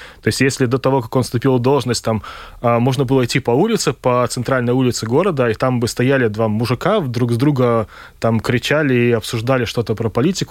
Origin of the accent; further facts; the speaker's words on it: Belarus; мы, белорусы, мирные люди